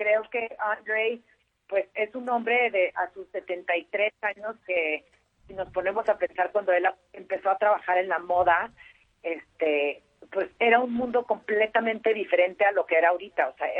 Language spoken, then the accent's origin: Spanish; El Paso, Texas, United States; yo crecí en El Paso.